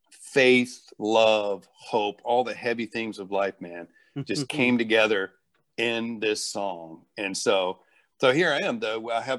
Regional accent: Virginia, United States; so I was born and raised in Virginia, small town, rural place in the middle of nowhere, because my father and my mother had actually come from New York, right?

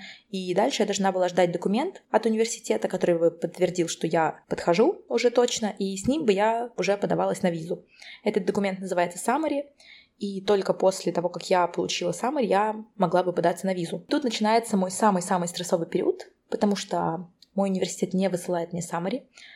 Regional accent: Volgograd, Volgograd Oblast, Russia; В это время я жила у друзей в Москве, ездила к родителям в Волгоград, потому что я из Волгограда.

